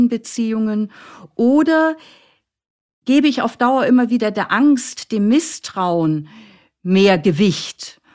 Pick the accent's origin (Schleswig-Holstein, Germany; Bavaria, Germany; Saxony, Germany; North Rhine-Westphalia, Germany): Schleswig-Holstein, Germany; Flensburg; Ich komme aus Flensburg